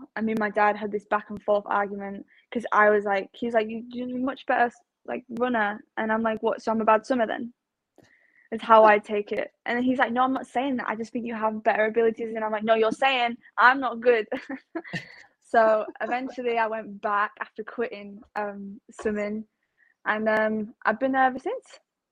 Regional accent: Leigh, North West England, United Kingdom; People say I'm from Wigan. I'm not. It really winds me up. But yeah, it's in... Lee is just a small town. It's outside of Great Manchester in the Wigan borough.

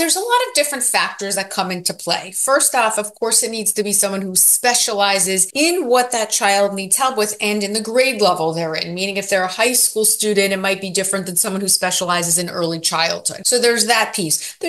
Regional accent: Florida, United States; I grew up in Florida, and my mother started and ran a school for students with learning disabilities.

